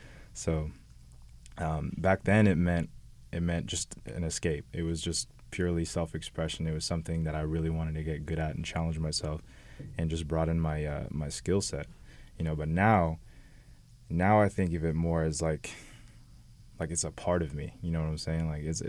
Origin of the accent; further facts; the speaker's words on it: California, United States; Born and raised in the Valley, actually, San Fernando Valley. So right over across the street from Woodland Hills Academy.